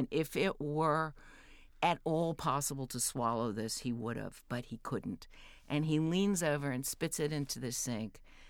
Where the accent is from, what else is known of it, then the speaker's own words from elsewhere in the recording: New York City, New York, United States; I grew up in Greenwich Village, and she had turned our apartment, which was a small, you know, New York City apartment, probably 1,100 square feet that four of us lived in.